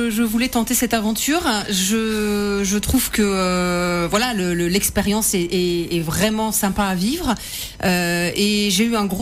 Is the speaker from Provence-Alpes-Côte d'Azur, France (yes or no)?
no; Saint-Arnoult-en-Yvelines, Île-de-France, France; je suis originaire de Saint-Arnoult et je suis allée au lycée à Rambouillet, donc je connais très bien le coin.